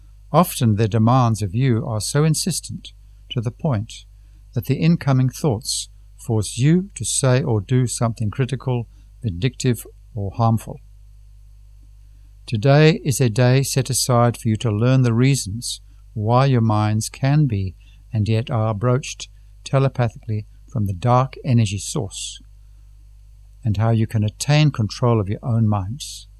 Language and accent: English; Tanzania; Greetings … from Tanzania.